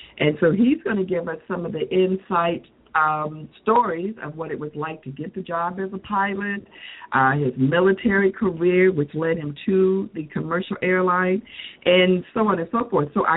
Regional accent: Chicago, Illinois, United States; I'm from Chicago and in Chicago, and we've had extreme weather the last couple of weeks.

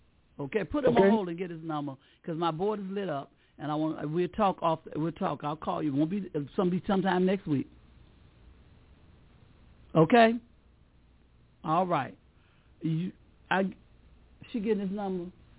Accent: Montgomery, Alabama, United States; I'm from Montgomery. I'm from Montgomery, but I know about the Albany struggle.

